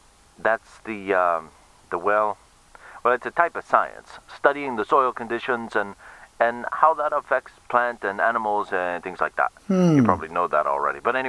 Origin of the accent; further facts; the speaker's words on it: Ciudad Juárez, Chihuahua, Mexico; English is a second language; I'm from a town called Juarez in Chihuahua. That's the state. Like, you live in Alabama in the U.S. I live in Chihuahua in Mexico.